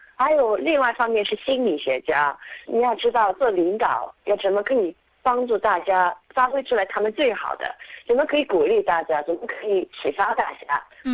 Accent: New Zealand; moved away as an adult; also born or lived in Shanghai, China / Melbourne, Australia; 我是在上海出生的，5岁和爸爸妈妈去新西兰，新西兰长大，然后我在新西兰读了音乐，在奥克兰大学，然后在21岁的时候我搬到墨尔本

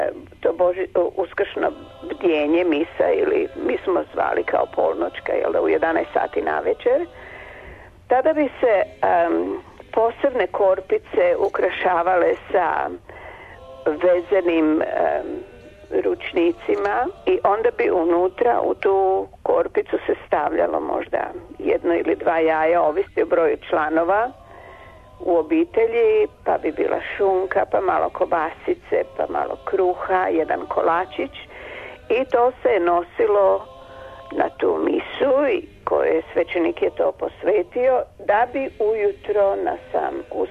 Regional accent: Osijek, Osijek-Baranja County, Croatia; To je bio tradicionalni doručak kod nas u Osijeku, kod nas u mojoj kući, što ja to nastavljam

